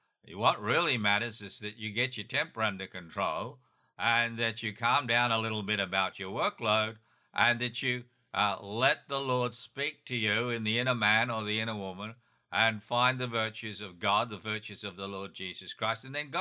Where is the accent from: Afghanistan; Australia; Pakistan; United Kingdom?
Australia; also born or lived in United States; Now, of course, being a Westerner, being an Australian and an American, I have an American sense of time.